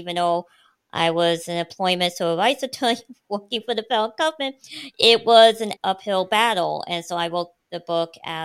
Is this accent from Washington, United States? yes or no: no; Indiana, United States; She's from Indiana, like I was from Indiana, but we met out in D.C., both federal employees